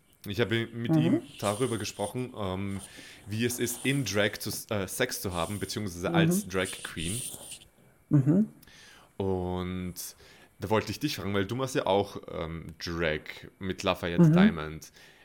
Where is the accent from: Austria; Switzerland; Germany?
Austria; werden wir mal im besten Licht wieder dargestellt als Österreicher